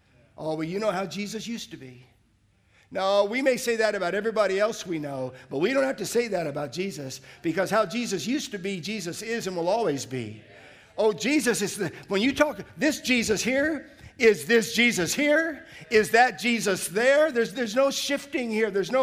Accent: Australia; accent: Australian; I lose my Aussie accent when I go back to the States for a couple weeks and I get home. But don't worry, in a few weeks, I'll have my Aussie accent back, strong as ever.

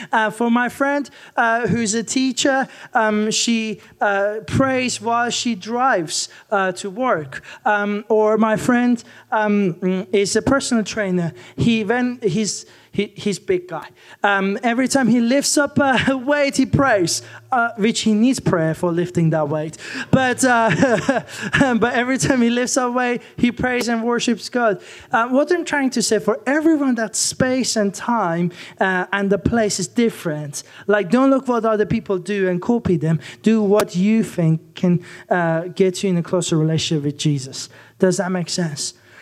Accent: Iran; I grew up in Iran.

